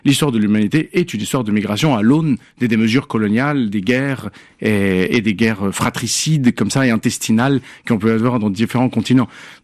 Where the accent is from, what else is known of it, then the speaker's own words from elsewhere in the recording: Paris, Île-de-France, France; born there; Je suis né à Paris, donc j'ai bien sûr l'héritage français. Mon père est chilien, donc il y a dans mon cœur, bien sûr, un pan qui est chilien. Et puis de l'autre côté, ma mère étant vénézuélienne de Maracaibo.